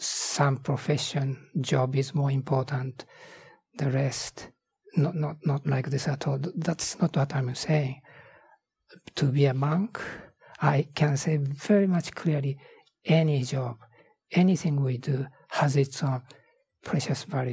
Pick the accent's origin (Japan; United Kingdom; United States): Japan; Nara; English is a second language; but I am from Nara, even it is an ancient, more ancient capital of Japan.